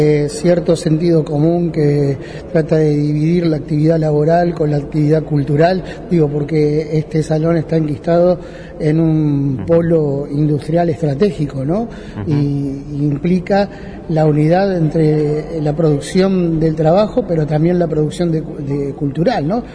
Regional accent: Buenos Aires, Argentina; Yo soy de acá, de La Boca, y recordaba que en La Boca había dos cines, cines de barrio, ¿no?

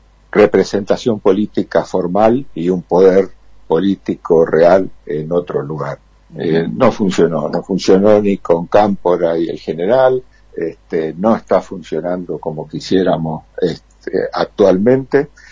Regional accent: Argentina; Nosotros, como argentinos, surgimos luchando contra el imperio español.

